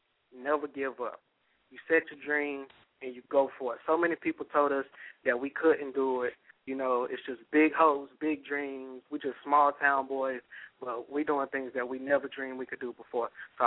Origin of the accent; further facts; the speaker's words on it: Goldsboro, North Carolina, United States; me and Fantastic are from Goldsboro.